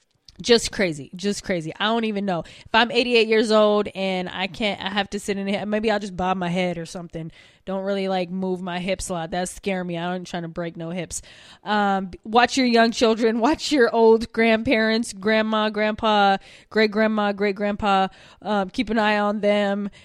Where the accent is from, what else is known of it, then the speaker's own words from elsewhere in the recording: Utah, United States; because I'm from Utah